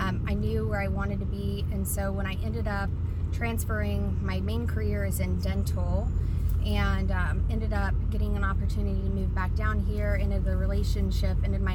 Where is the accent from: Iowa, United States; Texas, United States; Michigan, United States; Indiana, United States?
Texas, United States; Houston; I am originally from the Houston area, have traveled quite a bit, lived in different places around Texas.